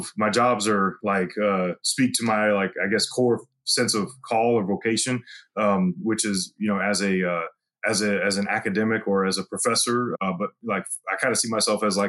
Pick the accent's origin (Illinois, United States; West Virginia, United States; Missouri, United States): Missouri, United States; St. Louis; I wasn't even thinking of going to college, honestly, growing up in St. Louis public schools.